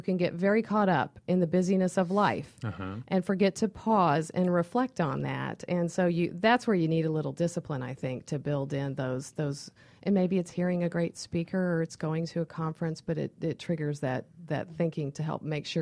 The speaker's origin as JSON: {"language": "English", "region": "Missouri", "country": "United States", "tie": "born or raised there", "said": "And I told you I grew up in Missouri, right?"}